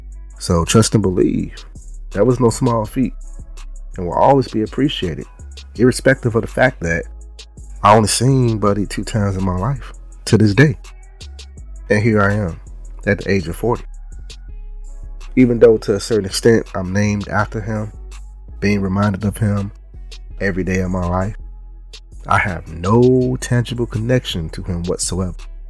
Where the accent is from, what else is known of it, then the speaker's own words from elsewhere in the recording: Chicago, Illinois, United States; The genesis of my story starts in my hometown, Chicago